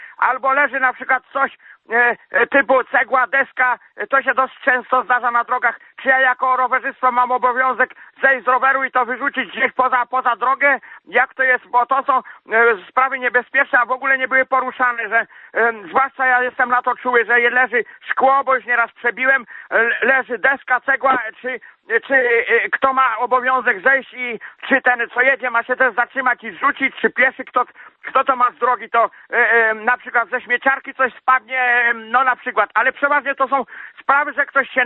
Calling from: Grudziądz, Kuyavian-Pomeranian Voivodeship, Poland; spod Grudziądza.

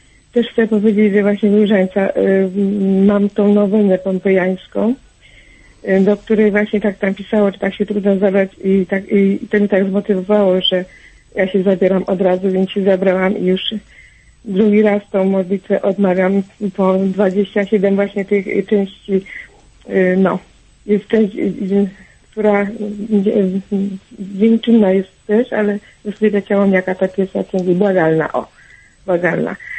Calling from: Lesser Poland, Poland; Szczęść Boże, ja z Małopolski dzwonię

